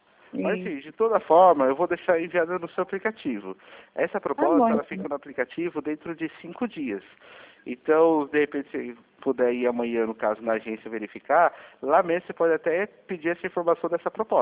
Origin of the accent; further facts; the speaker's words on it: São Paulo, Brazil; Não, eu sou de São Paulo.